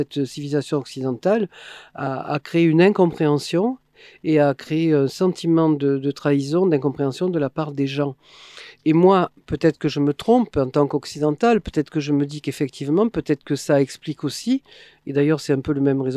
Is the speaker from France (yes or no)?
yes; Montpellier, Occitanie, France; je suis native de Montpellier, je suis partie mais revenue.